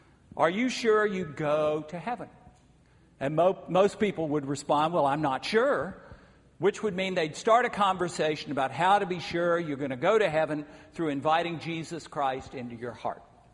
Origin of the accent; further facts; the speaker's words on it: the South, United States; I saw this a lot growing up in the South.